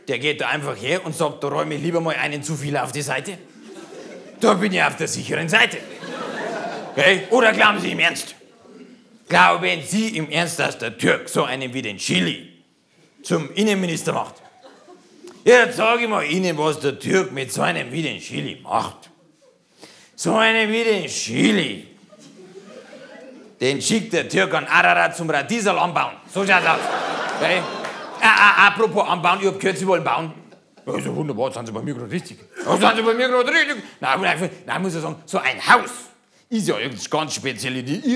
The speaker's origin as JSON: {"language": "German", "country": "Germany", "said": "Das, diesen Familiensinn, das haben wir um ihr Deutsche nicht, gell?"}